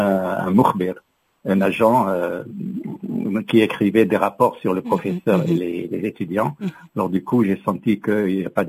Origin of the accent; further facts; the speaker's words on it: Syria; now in France; Moi, je ne dis pas la Syrie, mon pays d'origine. Je dis la Syrie, mon pays toujours et à jamais. Mm-hmm. Et la France aussi, mon pays pour toujours.